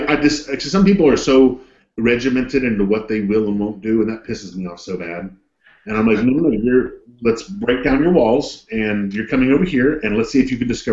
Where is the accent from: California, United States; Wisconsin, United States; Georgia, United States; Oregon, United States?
Georgia, United States; Columbus; accent: southern; It's the thick Columbus, Georgia backwoods accent that tends to come forw